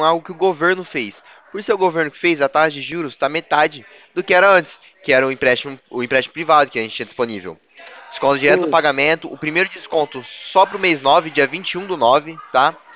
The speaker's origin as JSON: {"language": "Portuguese", "town": "Presidente Prudente", "region": "São Paulo", "country": "Brazil", "said": "Eu sou aqui de Prudente."}